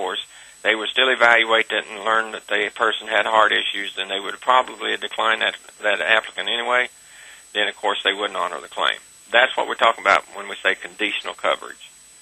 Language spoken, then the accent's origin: English; the South, United States; accent: southern; Other times, my southern accent kind of comes into play.